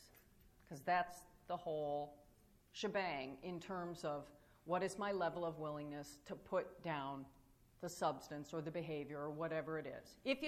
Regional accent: Michigan, United States; because I'm from Michigan, right

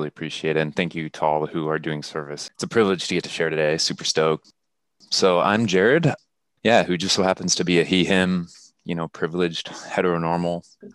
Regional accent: Akron, Ohio, United States; So I'm a kid from Akron, Ohio. I always thought it was a coincidence being from Akron, Ohio

